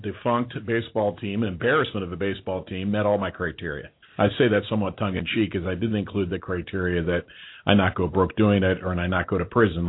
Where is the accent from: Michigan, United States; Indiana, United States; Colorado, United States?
Indiana, United States; now in Kentucky, United States; And bred in Indiana. My parents both went to U.K., so I've got that bluegrass heritage going on.